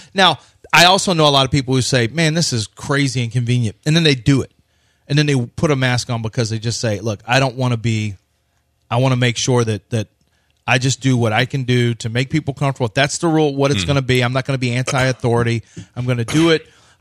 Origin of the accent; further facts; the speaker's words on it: Colorado, United States; I mean, I came from Colorado.